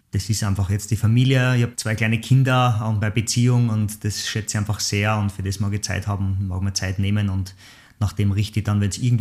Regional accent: Waidhofen an der Ybbs, Lower Austria, Austria; ich war jetzt gerade am Wochenende in Weidhofen eben, meiner Heimatgemeinde, und bin auf den Buchenberg gegangen.

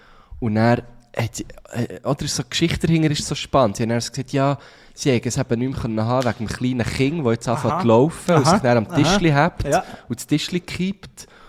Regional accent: Thun, Bern, Switzerland; nee, ich komme aus Thun.

